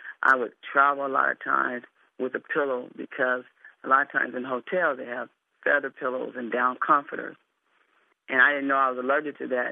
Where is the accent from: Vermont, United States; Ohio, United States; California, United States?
California, United States; Compton; I'm from Compton, California, and I was taken out of my home in Compton and placed in an asthmatic home.